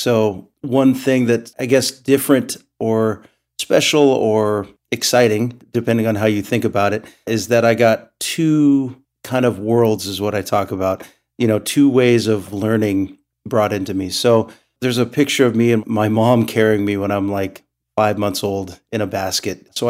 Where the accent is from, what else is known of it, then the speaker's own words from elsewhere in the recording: Sitka, Alaska, United States; I was born and raised in Sheetka, Sitka, and I grew up being brought to the Sitka Native Education Program classes for years.